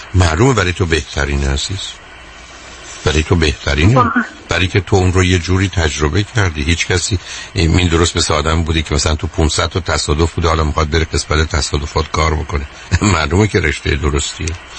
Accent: Iran; من یه ایرانی هستم

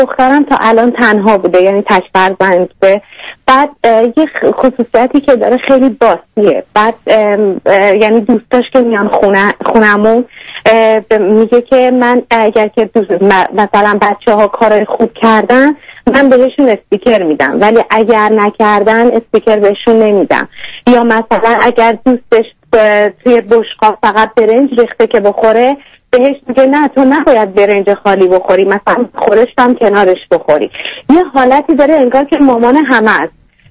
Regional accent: Iran; moved away as an adult; now in Vancouver, Canada; 1 سال پیش من از ایران اومدم کانادا و ونکوور زندگی میکنم.

